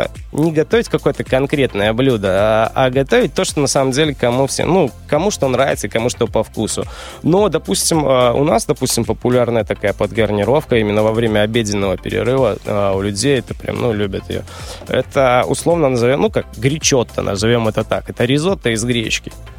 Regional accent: Belarus; ну, мы белорусы, картошка, вот.

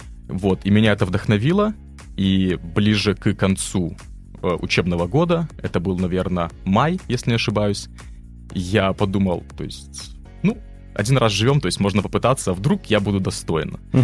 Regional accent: Brest Region, Belarus; moved away as an adult; я переехал из Брестского района в Дзержинский район, то есть это достаточно в рамках Беларуси значительное расстояние, и вот я уже... почти 2 года живу самостоятельно

